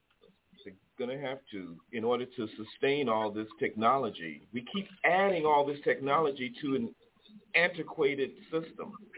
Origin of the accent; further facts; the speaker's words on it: Bermuda; I grew up in Bermuda on an island. It was a British protectorate, okay?